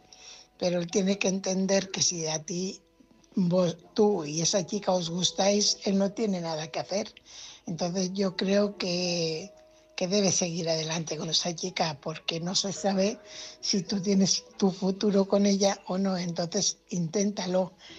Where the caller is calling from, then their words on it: Fuenlabrada, Community of Madrid, Spain; corresponsal de Fuenlabrada.